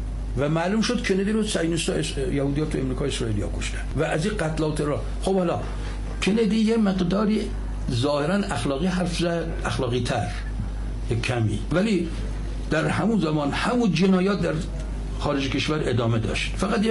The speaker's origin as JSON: {"language": "Persian", "country": "Iran", "said": "من گفتم آقا شما ایتالیایی، ما هم ایرانیم"}